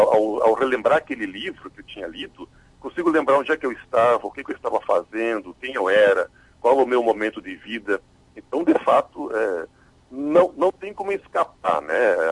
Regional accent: Ijuí, Rio Grande do Sul, Brazil; born there; O meu berço, no meu quarto, em casa, lá em Juí, onde eu nasci, ficava na sala onde estava a estante de livros.

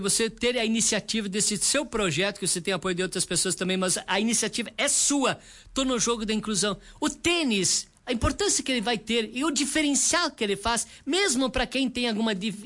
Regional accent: Vacaria, Rio Grande do Sul, Brazil; eu sou bairrista, eu tenho orgulho de dizer que sou de Vacaria

